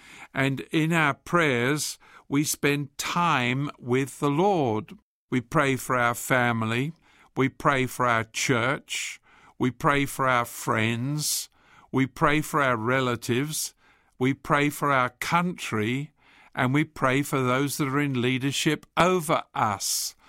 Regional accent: London, United Kingdom; When I grew up in London, and so my dad used to take me on a Saturday to the museums, which were terribly boring for a boy.

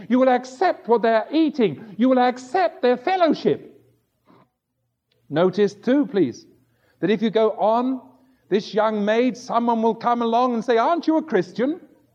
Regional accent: England, United Kingdom; I said, "How do you know I'm from England?" And they just laughed at me. I can't think why. Of course I can. I know I have a strange accent.

